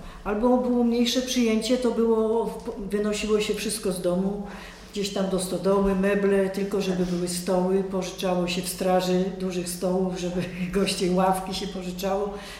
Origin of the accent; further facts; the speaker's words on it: Boleńcin, Lesser Poland, Poland; U nas w Boleńcinie żeśmy mieli przecież zespół, nie?